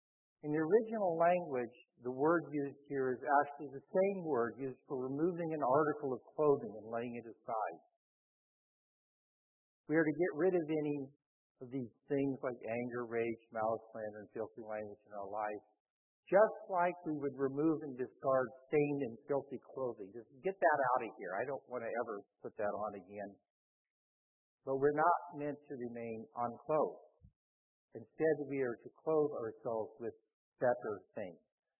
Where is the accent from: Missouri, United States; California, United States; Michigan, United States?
Missouri, United States; Camden; When I was growing up in Camden, Missouri, Mom always took my brother and me to worship at St. Munchen's Catholic Church.